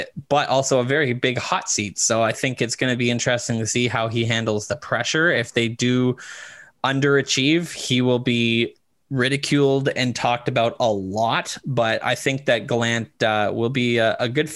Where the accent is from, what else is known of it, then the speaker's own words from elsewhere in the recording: Winnipeg, Manitoba, Canada; now in Ottawa, Canada; As a Red Blacks and a Bombers fan growing up in Winnipeg, I love the fact that I can go to a game every year and watch the Bombers play here in Ottawa.